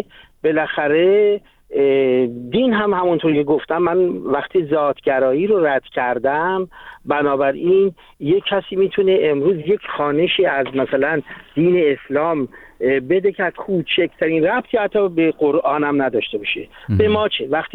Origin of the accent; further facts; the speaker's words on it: Iran; born there; همه ما تو ایران به دنیا اومدیم،